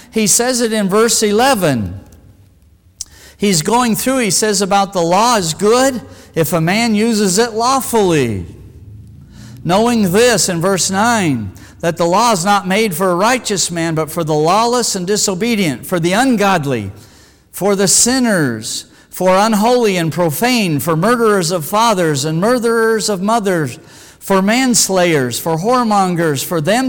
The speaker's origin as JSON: {"language": "English", "region": "Wyoming", "country": "United States", "tie": "born or raised there", "said": "Like I grew up in Wyoming."}